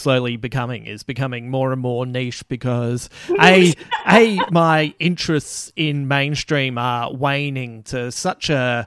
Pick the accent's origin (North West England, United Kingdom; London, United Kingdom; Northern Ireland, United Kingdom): London, United Kingdom; Croydon; it gave me a very a vivid picture of growing up in West Croydon on Bedford Street, where opposite was the Croydon High School